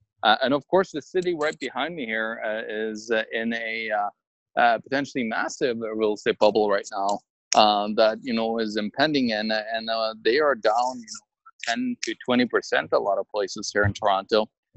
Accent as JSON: {"language": "English", "country": "Norway", "second_language": "English", "said": "in my home country, Norway, with the socialist government there, you're getting some stuff for free"}